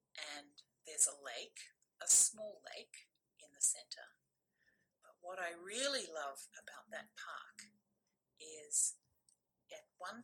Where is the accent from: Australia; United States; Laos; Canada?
Australia; Melbourne, Victoria; No, I'm not from Sydney. Actually, I'm from Melbourne.